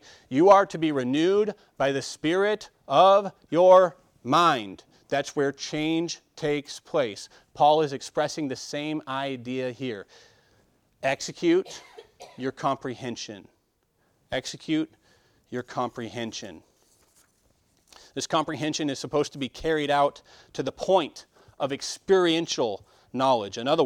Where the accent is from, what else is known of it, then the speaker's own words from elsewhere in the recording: United States; I'm an American, right? I know one language. That's what you call an American, okay?